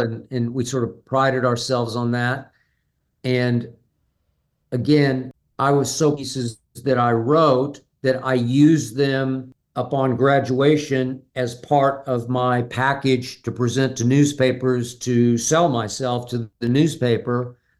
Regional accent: Oklahoma City, Oklahoma, United States; I'm from originally Oklahoma City, Oklahoma. So my junior summer, I interned at my hometown paper. It's called the Daily Oklahoman

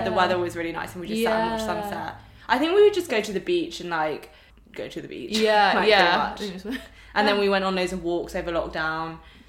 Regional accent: England, United Kingdom; obviously, like we're both from England. We're both English.

